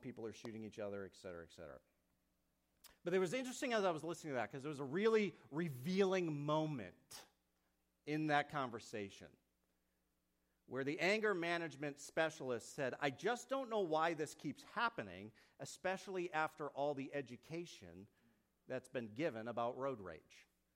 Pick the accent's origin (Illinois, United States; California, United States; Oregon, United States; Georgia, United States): California, United States; now in Western Pennsylvania, United States; I came from California.